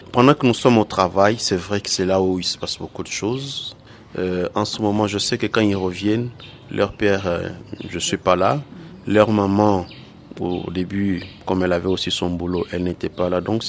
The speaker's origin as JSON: {"language": "French", "town": "Goma", "region": "North Kivu", "country": "DR Congo", "said": "Soit c'est amener nos cousins qui sont à Lubumbashi ou à Kinshasa, chez nous à Goma."}